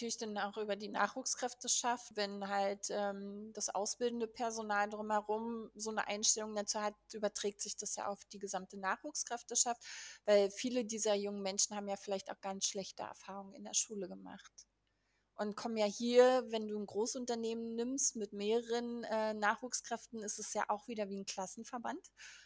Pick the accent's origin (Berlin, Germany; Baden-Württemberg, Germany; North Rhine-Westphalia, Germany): Berlin, Germany; ich komme aus Berlin, Standort Berlin